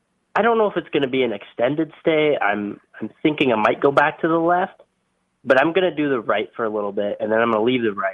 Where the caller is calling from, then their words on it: Los Angeles, California, United States; from Los Angeles